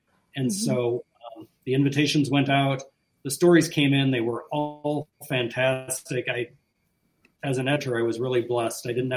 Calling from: Missouri, United States; I'm in mid-Missouri, right along the Missouri River here between St. Louis and Kansas City, and it's really cold.

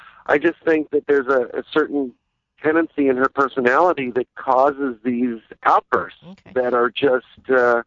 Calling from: Santa Monica, California, United States; Yeah. Santa Monica.

